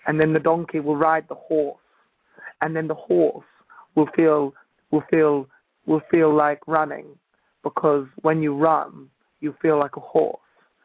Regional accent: England, United Kingdom; and you're all American, and I'm English, and you're saying, oh, do an American accent.

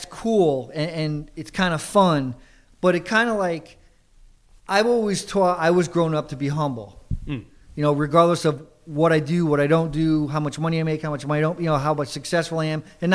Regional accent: West Haven, Connecticut, United States; Like, for example, for me, I grew up in West Haven.

